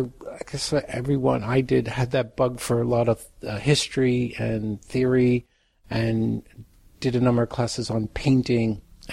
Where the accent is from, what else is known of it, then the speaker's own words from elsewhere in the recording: Philadelphia, Pennsylvania, United States; I was born in Philadelphia, so